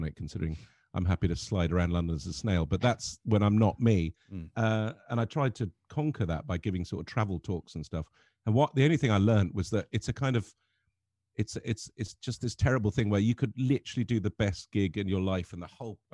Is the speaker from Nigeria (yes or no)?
no; Lebanon; I think growing up in Lebanon, you can't not be into politics, because it's kind of the lifeblood of the place